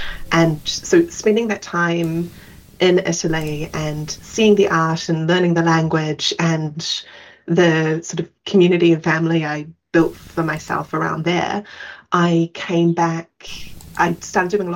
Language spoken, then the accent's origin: English; Auckland, New Zealand; I grew up in Auckland, so sort of in the border between Mount Roskill and Three Kings, and that's part of Auckland, a really vibrant multicultural community.